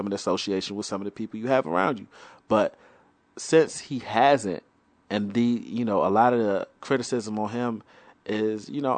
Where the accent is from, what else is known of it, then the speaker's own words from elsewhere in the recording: Maryland, United States; We're from the Washington D.C. area, PG County to be exact.